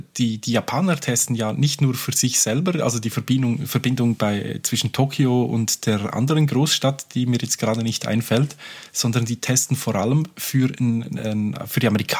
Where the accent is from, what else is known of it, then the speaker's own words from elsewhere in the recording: Switzerland; Bei uns in der Schweiz